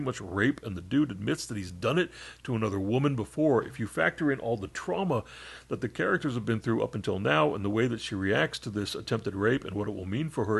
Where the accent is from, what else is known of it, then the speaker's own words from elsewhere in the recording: New Zealand; I'm 19, and I am from New Zealand.